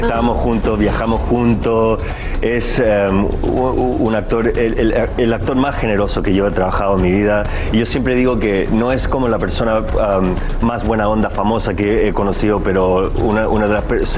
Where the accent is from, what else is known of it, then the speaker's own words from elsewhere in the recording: Chile; moved away; yo soy de Chile y ella es de Argentina, salimos de Sudamérica el mismo año.